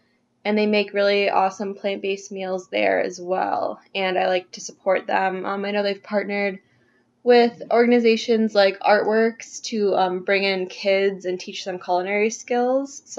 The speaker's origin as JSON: {"language": "English", "town": "Milwaukee", "region": "Wisconsin", "country": "United States", "said": "I'm 24 years old. I'm from Milwaukee."}